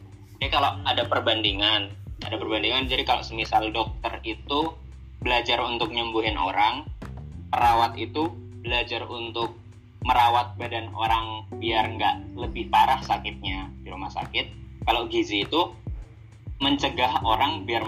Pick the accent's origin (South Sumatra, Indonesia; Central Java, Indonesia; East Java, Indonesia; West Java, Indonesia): Central Java, Indonesia; Semarang; asalnya dari Semarang.